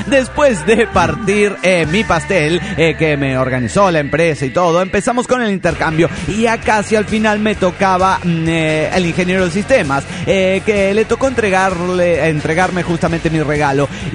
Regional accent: Cuernavaca, Morelos, Mexico; de Cuernavaca, Morelos, México.

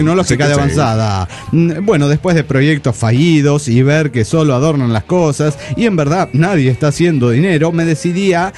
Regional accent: Bolivia; born there; moved away; Primero de septiembre salgo rumbo a Bolivia, mi tierra natal.

